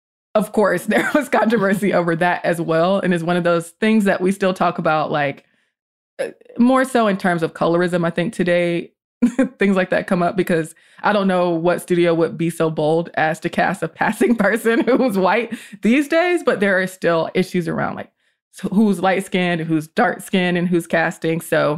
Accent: Georgia, United States; she had almost been lynched by a theater operator in my home state of Georgia.

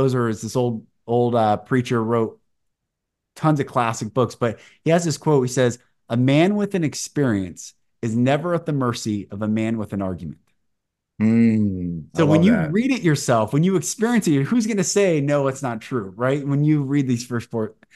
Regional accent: Seattle, Washington, United States; I grew up in Seattle and I'm on my way.

